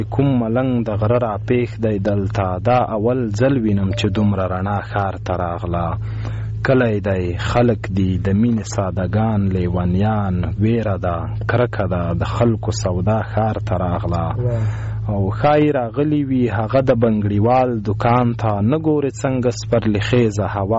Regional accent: Khost, Afghanistan; نو زه د خوست یم

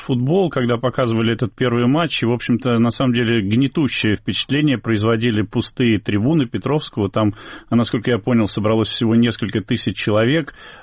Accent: Saint Petersburg, Russia; Я сам из Петербурга

